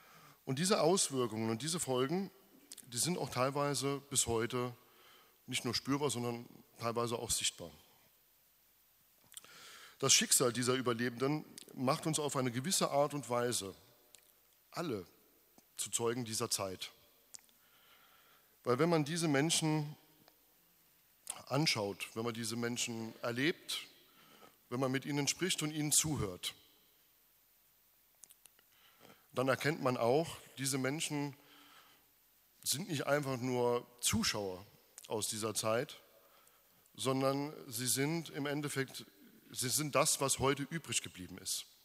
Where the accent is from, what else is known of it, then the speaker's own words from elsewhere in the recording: Trier, Rhineland-Palatinate, Germany; Also ich bin nicht nur gebürtiger Trierer, ich habe auch meinen Lebensmittelpunkt hier in Trier. Und fühle mich auch sehr, sehr mit meiner Heimat hier verwurzelt, wie meine ganze Familie.